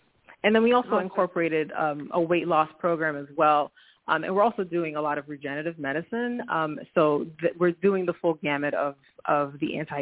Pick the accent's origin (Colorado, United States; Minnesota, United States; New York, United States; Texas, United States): New York, United States; New York City; So I am from New York City, and I have two West Indian parents.